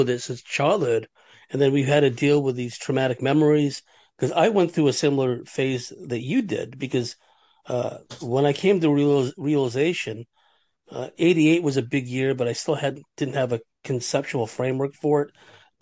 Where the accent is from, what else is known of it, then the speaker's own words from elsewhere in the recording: San Jose, California, United States; Because I came from San Jose, California